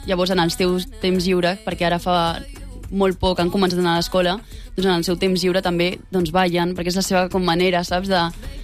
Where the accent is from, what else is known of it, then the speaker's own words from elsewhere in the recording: Castelldefels, Catalonia, Spain; also born or lived in Ethiopia; De Catalunya, de Castelldefels.